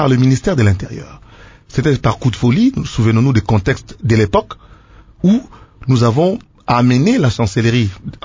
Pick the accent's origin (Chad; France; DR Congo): DR Congo; C'est-à-dire, moi, je suis congolais.